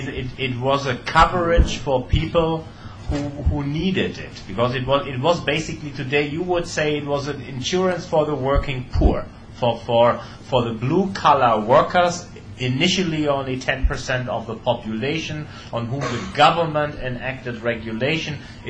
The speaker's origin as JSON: {"language": "English", "region": "Berlin", "country": "Germany", "said": "I come from Berlin, and Berlin is a state, a land of its own."}